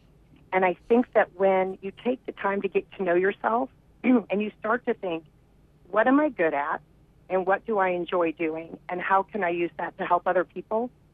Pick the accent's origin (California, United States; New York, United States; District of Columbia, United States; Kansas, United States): Kansas, United States; I am from Kansas, and I was raised.